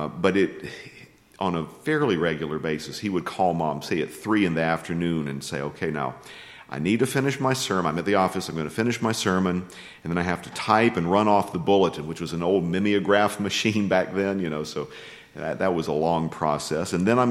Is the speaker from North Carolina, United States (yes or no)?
yes; Newton, North Carolina, United States; He was pastor of Calvary Baptist Church in my hometown of Newton, North Carolina, for 35 and a half years.